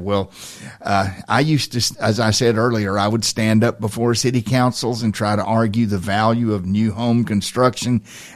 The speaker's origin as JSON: {"language": "English", "town": "Lawrenceburg", "region": "Tennessee", "country": "United States", "tie": "born or raised there", "said": "that reminded me of a story from my hometown just down the road in Lawrenceburg, Tennessee, when I was growing up, and it's still there."}